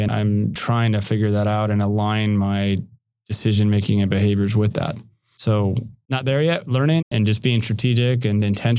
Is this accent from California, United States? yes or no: yes; San Francisco, California, United States; now in San Diego, United States; I was born and raised in San Francisco.